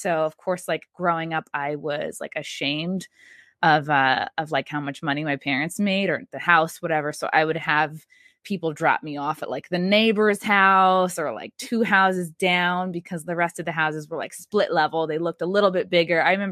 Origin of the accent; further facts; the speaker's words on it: New York, United States; Born and raised on Long Island, which is why I had a little bit of empathy for the bagel boss.